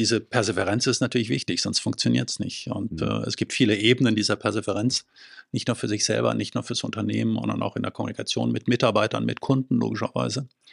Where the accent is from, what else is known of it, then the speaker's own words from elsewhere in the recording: France; moved away as an adult; now in Munich, Germany; ich bin Franzose natürlich bei dem Vornamen, überrascht niemanden, vermutlich zweisprachig aufgewachsen, habe meine Kindheit und meine Schule und mein Studium in Frankreich verbracht. Direkt nach dem Studium bin ich nach München gekommen